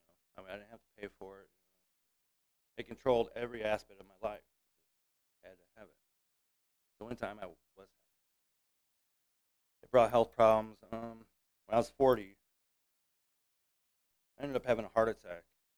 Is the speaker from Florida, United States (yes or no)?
no; Prairie du Chien, Wisconsin, United States; also born or lived in La Crosse; I was born in La Crosse, Wisconsin. I lived on the other side of the river, Prairie du Chien, my whole life.